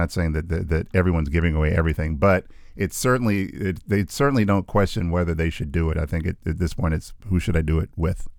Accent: Hampton, Virginia, United States; I was born an hour and 45 minutes east of here. I never know which direction it is. In Hampton, Virginia

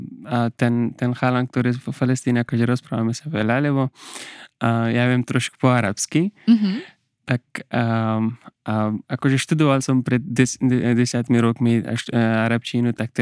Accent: Afghanistan; Slovak is a second language; now in Slovakia; Ja som z Afganistánu

